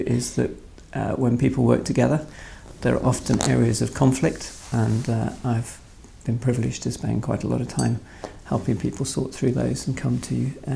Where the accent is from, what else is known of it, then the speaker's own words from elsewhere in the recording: Uganda; also born or lived in Zimbabwe; now in United Kingdom; I grew up in Uganda. I visited Uganda many times. I've lived in Zimbabwe.